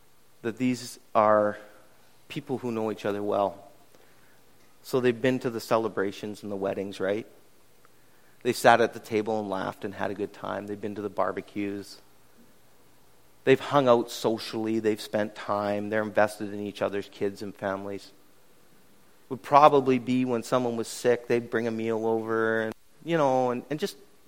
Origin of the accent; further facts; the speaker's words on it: Canada; a little compromise is usually our first inclination because we're Canadian. We get along with everybody.